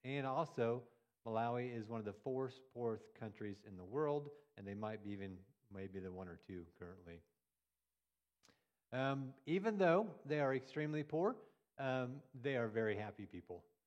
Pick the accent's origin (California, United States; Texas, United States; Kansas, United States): Kansas, United States; Abilene; So I am from Abilene, Kansas. That is where I was born and raised.